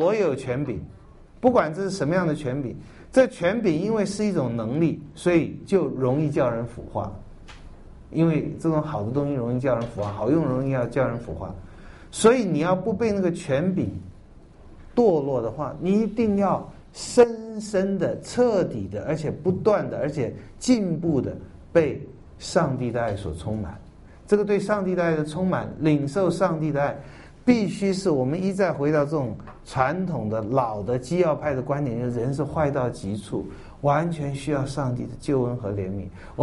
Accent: Taiwan; 台湾我是在这里长大

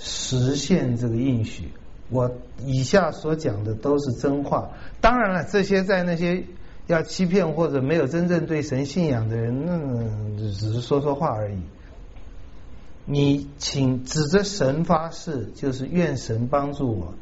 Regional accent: China; 我们中国人都常常是太会做戏了哈

